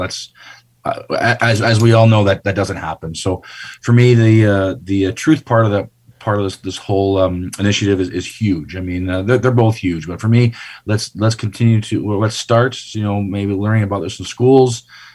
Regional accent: Philadelphia, Pennsylvania, United States; And I grew up playing in the Philadelphia area when my dad played for the Flyers.

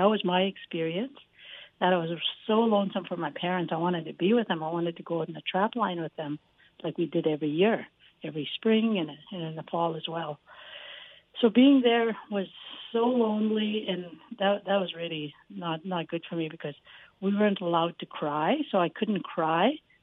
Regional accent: Fort Chipewyan, Alberta, Canada; I was born up in Fort Chipewyan, but lived off the trap line with my parents' trap line in Wood Buffalo National Park.

